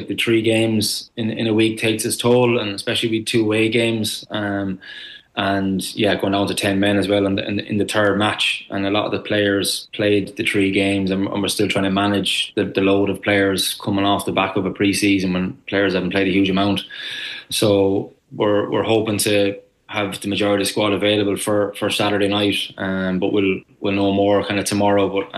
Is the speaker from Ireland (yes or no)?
yes; Ireland; I used to play a lot of basketball when I was growing up in Mike Cullen, where I'm from